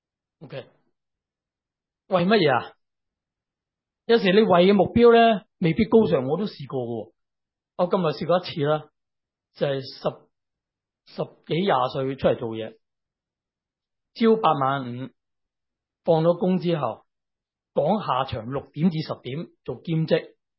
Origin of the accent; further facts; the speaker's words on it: Hong Kong; 即系我香港人都有排队文化。